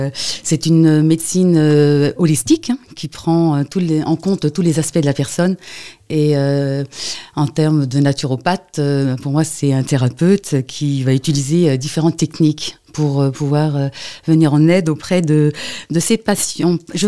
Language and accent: French; Nantes, Pays de la Loire, France; dans ma région natale, parce que je suis nantaise. Je ne vis plus à Nantes, mais c'est là que j'ai étudié pendant 3 ans.